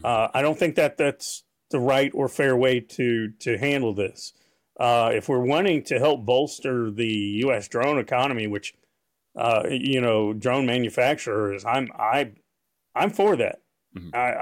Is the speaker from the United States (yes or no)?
yes; Texas, United States; And this is very, very, as an American, as a Texan, honestly, first a lot of times, this is very disappointing.